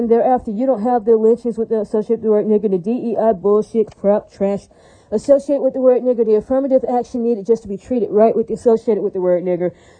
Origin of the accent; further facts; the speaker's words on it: Hawaii, United States; I'm out of the state of Hawaii so many times. They don't ran the blood and everything to prove that I am a Hawaiian woman.